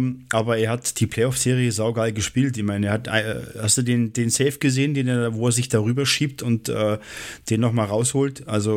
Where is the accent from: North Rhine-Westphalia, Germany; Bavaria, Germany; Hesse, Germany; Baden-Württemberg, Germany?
Bavaria, Germany; ich bin auch Allgäuer.